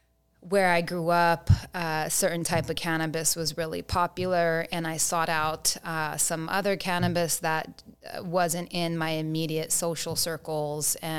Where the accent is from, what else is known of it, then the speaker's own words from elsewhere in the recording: California, United States; just growing up, and I grew up in the San Fernando Valley down in Southern California and in the 90s.